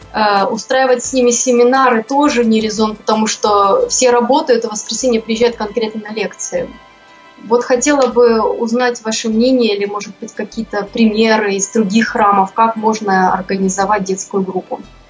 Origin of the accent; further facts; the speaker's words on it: Donetsk, Donetsk Oblast, Ukraine; Я из Донецка.